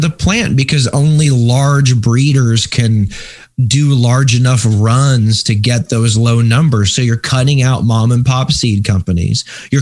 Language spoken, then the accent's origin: English; Texas, United States; moved away; Well, yeah, yes, I am from Texas. Like many people from Texas, I don't live in Texas anymore.